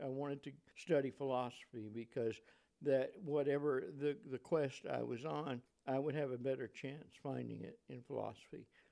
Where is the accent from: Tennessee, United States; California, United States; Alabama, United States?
Alabama, United States; Elberta; born there; I was born in Alabama, in a town of Alberta, which is down on the coast of Alabama.